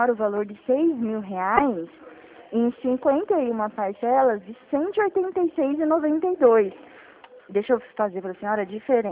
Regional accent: Araras, São Paulo, Brazil; eu sou de Araras.

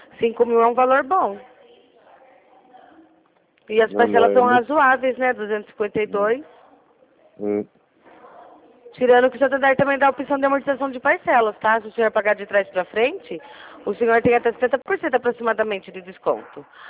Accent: Rio Claro, São Paulo, Brazil; Não, eu sou aqui do Rio Claro.

